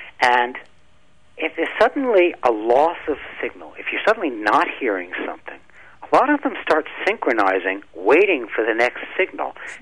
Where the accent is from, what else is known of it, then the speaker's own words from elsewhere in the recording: New York, United States; I mean, when I was born in New York, and I've always been a city boy, and so to me, normal was, 65, 75 decibels, subway train going by.